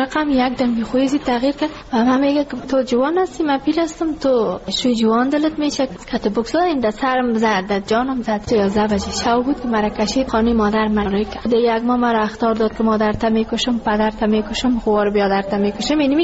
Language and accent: Persian; Ghazni, Afghanistan; now in Kabul, Afghanistan; ما کابل آمده از غزنی هستیم